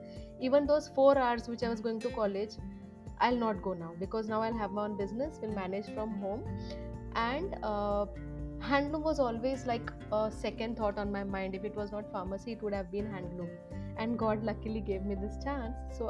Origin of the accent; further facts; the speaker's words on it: Mumbai, Maharashtra, India; also born or lived in Dubai; I was like born and brought up in Mumbai, and then I was married and we settled in Dubai, I and my husband.